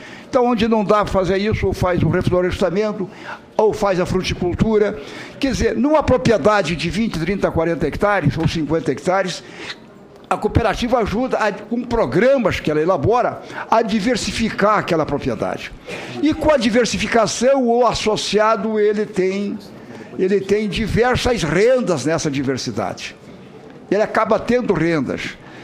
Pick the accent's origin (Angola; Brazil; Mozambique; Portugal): Brazil; Santa Catarina; Mas, eu como catarinense, o nosso estado sim, tem suas peculiaridades.